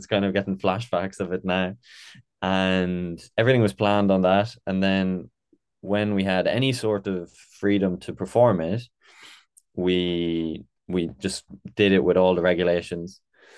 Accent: Ireland; I'm an Irish saxophonist and … a French singer

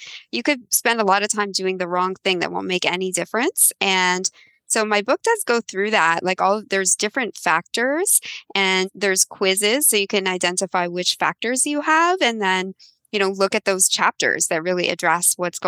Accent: Toronto, Ontario, Canada; I grew up in Toronto and it's just such a multicultural city with so many different options.

